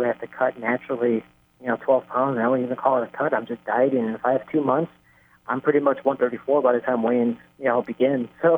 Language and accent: English; Cicero, Illinois, United States; they want my brother to draw another mural in my hometown right now, town of Cicero. So it's awesome to know that, you know, my homegrown town, Chicago, and Cicero both want me in there